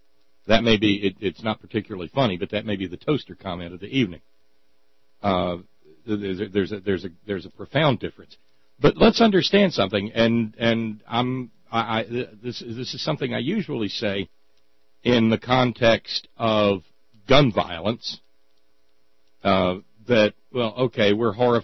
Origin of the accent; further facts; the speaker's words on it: Alabama, United States; Oh, so, Jesus, I grew up in Alabama. What do you think I was taught?